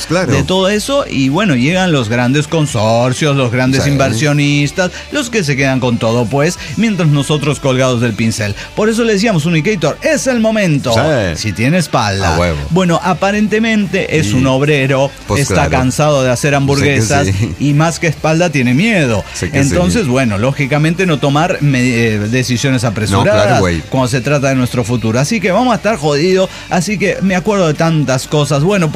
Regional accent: Ecuador; Yo soy ecuatoriano.

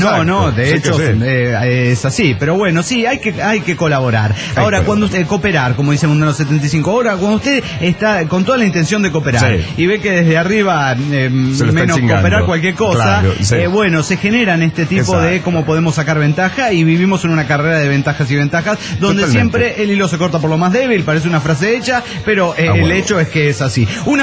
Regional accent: Dallas, Texas, United States; de Dallas, Texas.

